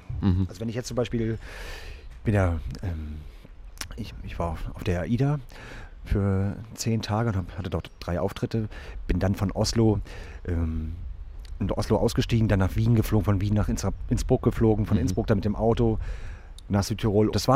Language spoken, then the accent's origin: German; Berlin, Germany; Ich glaube, in der Ostseeküste bin ich geboren und bin mit 1 nach Berlin gezogen und habe dann, bis ich 37 war, dort gelebt.